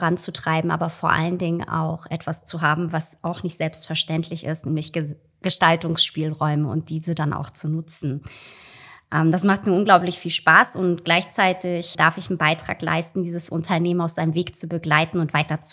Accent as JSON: {"language": "German", "region": "Hamburg", "country": "Germany", "tie": "born or raised there", "lives_now": "Austria", "said": "Grundsätzlich bin ich geboren und aufgewachsen in Hamburg. Ich glaube, jeder, der mit mir ein bisschen länger spricht, hört das sofort, dass da kein richtiger Akzent ist. Ich habe in Hamburg meine gesamte Ausbildung absolviert."}